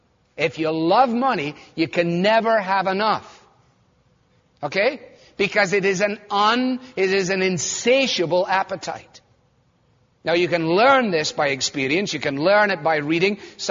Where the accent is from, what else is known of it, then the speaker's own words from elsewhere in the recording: Scotland, United Kingdom; As a Scot, last of the big spenders, put the quarter